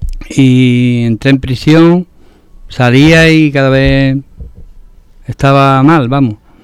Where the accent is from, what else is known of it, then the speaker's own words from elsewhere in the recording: Huelva, Andalusia, Spain; Yo tengo 50 años, soy de Huelva.